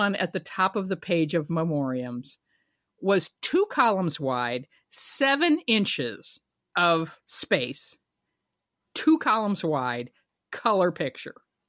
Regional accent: the South, United States; I grew up in the South. I've been in the Midwest for 30 years.

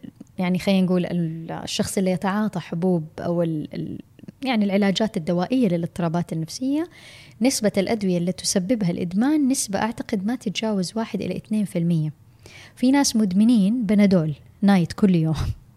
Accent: Saudi Arabia; أكثر الفئات العمرية عندنا بالسعودية

